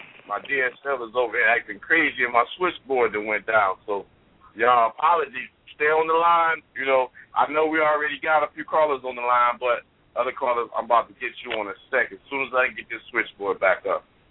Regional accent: Columbus, Ohio, United States; I'm from Columbus, Ohio, from the capital. I'm from the capital.

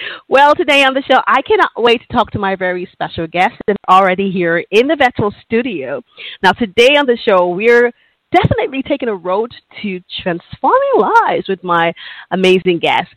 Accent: Nigeria; I live here in Nigeria. I'm from Nigeria.

